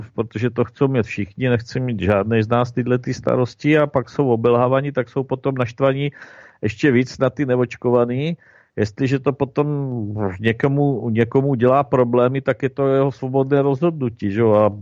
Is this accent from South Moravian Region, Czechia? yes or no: yes; Brno, South Moravian Region, Czechia; jak se říká u nás v Brně v lampárně, že jo